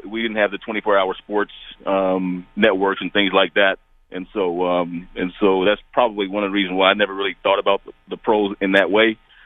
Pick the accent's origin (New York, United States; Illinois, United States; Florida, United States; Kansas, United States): Kansas, United States; Like you said, I grew up in Kansas, and they were always beating up on the Chiefs